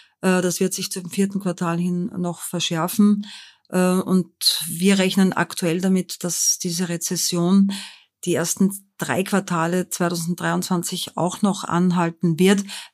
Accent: Linz, Upper Austria, Austria; now in Frankfurt, Germany; So ist es, aus Linz in Oberösterreich.

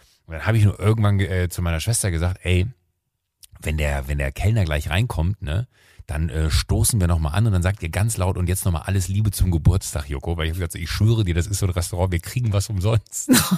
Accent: Germany; Ich bin zwar hier in Deutschland aufgewachsen, fühle mich auch als Deutsche, bin aber ja halt irgendwie wahrscheinlich ist ja wie in deinem Podcast ist ja auch immer das Thema, so in Griechenland bist du die Deutsche, in Deutschland bist du die Griechin.

